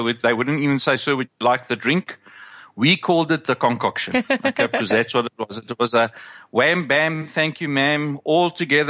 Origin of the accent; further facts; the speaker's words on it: South Africa; that just inspired me as a South African to appreciate what those people were doing for me.